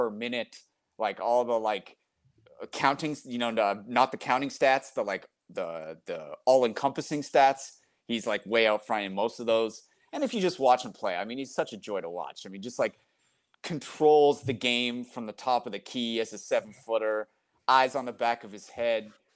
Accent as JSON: {"language": "English", "country": "Canada", "said": "And obviously, we're all Canadian cats here."}